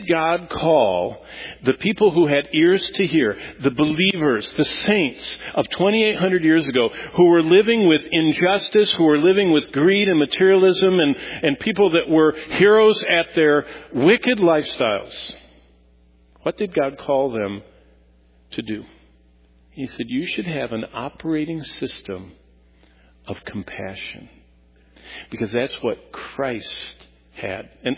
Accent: Lansing, Michigan, United States; I mean, I was raised in Lansing, and my parents, my mom didn't work, my dad worked at General Motors hourly.

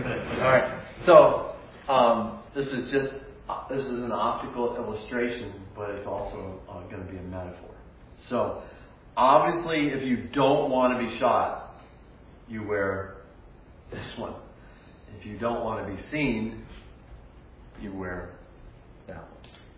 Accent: Pennsylvania, United States; Because I'm from Pennsylvania, and because we have hunting camps

